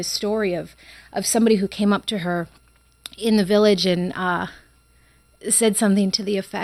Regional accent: Alaska, United States; whole reason behind wanting to be a journalist was to really kind of tell the story that I had never heard growing up in Alaska and never saw in the news.

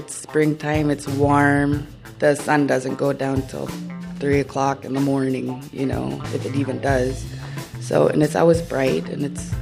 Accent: Unalakleet, Alaska, United States; I'm from Unalakleet.

